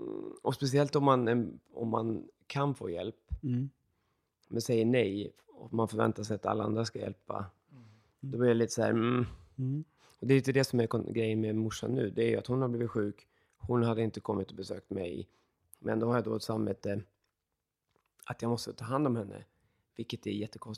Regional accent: Stockholm, Stockholm County, Sweden; born there; also born or lived in Gothenburg / Barcelona / Malmö; för Stockholm är jag född, och sen flyttade jag till Göteborg då, och sen flyttade jag tillbaka till Stockholm, och sen så sticker jag från Stockholm till Barcelona och bor där i 2 år

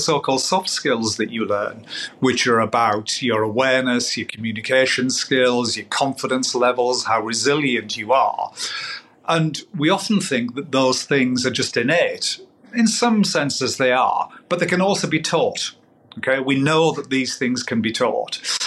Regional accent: North East England, United Kingdom; You know, I'm a Geordie, but my friends in Geordie land say that I'm the poshest Geordie that they know.

